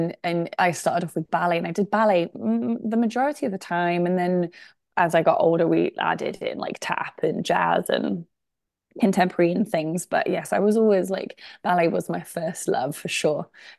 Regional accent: Cheltenham, South West England, United Kingdom; So I grew up in Cheltenham, Gloucestershire, the southwest of England, in the Cotswold area.

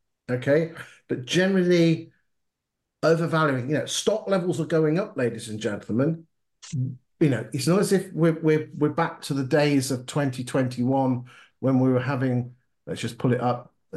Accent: Grantham, East Midlands, United Kingdom; anecdotal evidence suggests that in my hometown of Grantham is that the 2 and 3 bedroom semis are selling like hotcakes

